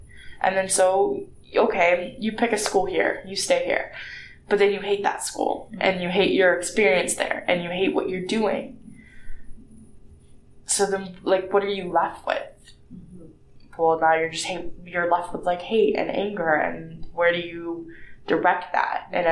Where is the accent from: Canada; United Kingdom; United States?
Canada; I grew up in Canada for 20 years. I'm basically, like, for all intents and purposes, I'm Canadian.